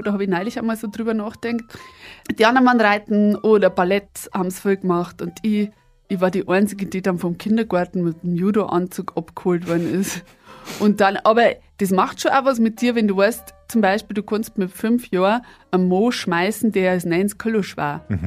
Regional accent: Eichhofen, Bavaria, Germany; wir haben so ein ganz kleines Dorf gehabt, das natürlich gewachsen ist. Hin und wieder mal ein Haus, nie eine Siedlung oder so. Mhm. Also es ist echt nur ein schönes Dorf, wie so ein nahes Erholungsgebiet von Regensburg, Viertelstunde weg.

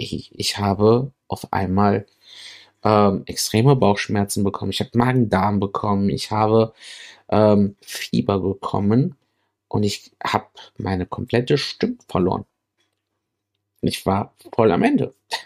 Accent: Southern Italy, Italy; Ich meine, wir kommen halt aus dem Süden auch. Auch Dorfgebiet.

